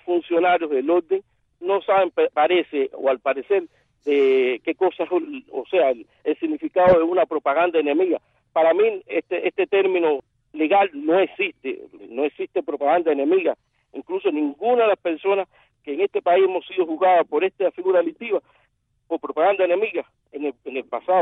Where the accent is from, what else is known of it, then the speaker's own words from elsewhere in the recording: Matanzas, Cuba; born there; cuando regresaba de La Habana, un destino a Matanzas, mi ciudad natal